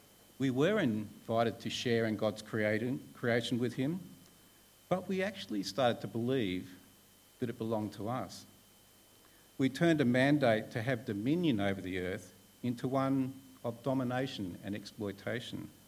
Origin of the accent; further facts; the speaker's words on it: Sydney, New South Wales, Australia; I grew up in Sydney's northern fringe and I was surrounded by bush. I was very much brought up in a natural environment.